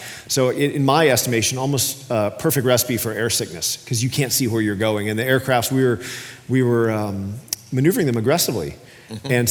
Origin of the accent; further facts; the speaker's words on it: Sandy Springs, Georgia, United States; I grew up in Sandy Springs, just north of Atlanta